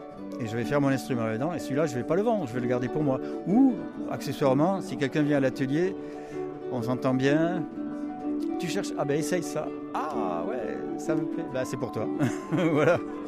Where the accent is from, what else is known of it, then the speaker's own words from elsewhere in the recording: Occitanie, France; Montpellier, Béziers, enfin de tous ces coins. Et c'est mon pays d'origine, d'ailleurs.